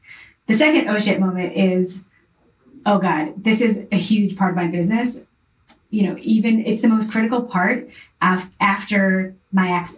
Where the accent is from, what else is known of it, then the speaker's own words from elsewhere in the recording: the South, United States; I was raised in the South.